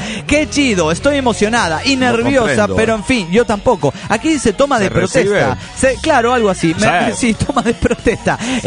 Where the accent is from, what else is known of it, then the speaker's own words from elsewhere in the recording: Mexico City, Mexico; del DF mexicano.